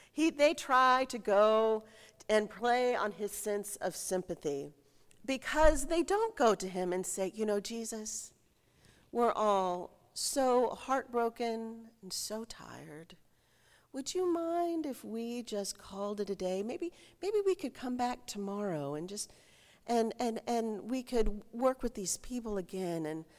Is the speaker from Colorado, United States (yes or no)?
yes; Denver, Colorado, United States; When I was growing up in Denver, there was an amphitheater that was outside of town called Red Rocks